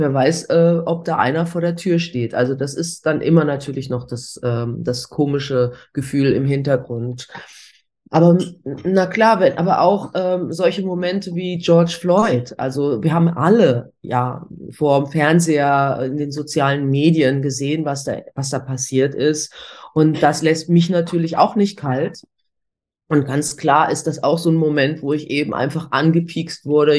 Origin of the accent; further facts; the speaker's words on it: Germany; wenn ich sagte, ich komme aus Deutschland.